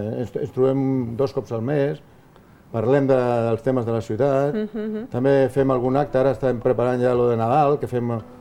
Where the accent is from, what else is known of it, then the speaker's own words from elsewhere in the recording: L'Hospitalet de Llobregat, Catalonia, Spain; Som de l'Hospitalet tots aquí.